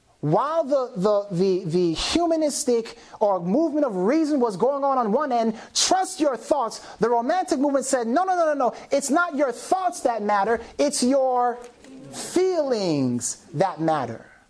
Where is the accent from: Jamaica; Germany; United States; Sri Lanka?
Jamaica; I'm Jamaican, listen.